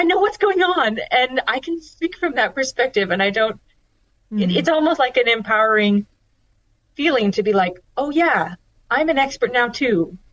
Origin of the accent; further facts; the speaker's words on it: Tanzania; also born or lived in Kenya; I grew up in Tanzania and Kenya as a missionary kid